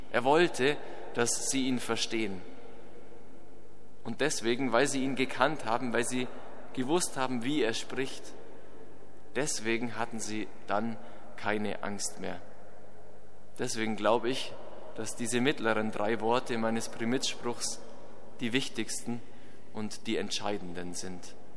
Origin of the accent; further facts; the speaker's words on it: Bavaria, Germany; an eine Situation aus meiner Kindheit im Allgäu, wo ich herkomme. Da gibt es große und heftige Gewitter